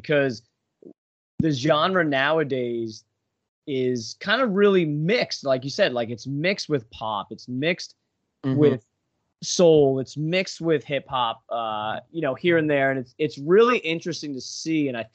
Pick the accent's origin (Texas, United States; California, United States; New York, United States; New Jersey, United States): New York, United States; I grew up in New York on Long Island, literally probably, you know, 25 minutes from, you know, where he was born.